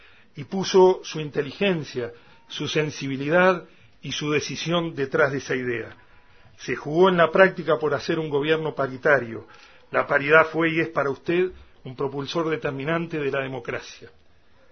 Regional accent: Canelones, Uruguay; expresarle el saludo de las mujeres de mi tierra de Canelones, que son productoras rurales

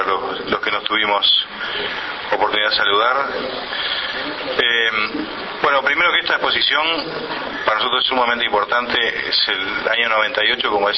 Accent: Durazno, Uruguay; Lo decimos con orgullo los que somos de Durazno

